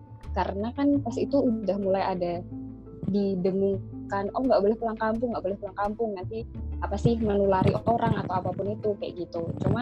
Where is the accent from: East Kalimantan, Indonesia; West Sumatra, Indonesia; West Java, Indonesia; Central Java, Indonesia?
Central Java, Indonesia; Karanganyar; Iya, aku di rumah, aku di Karanganyar, aku masih di rumah sampai sekarang.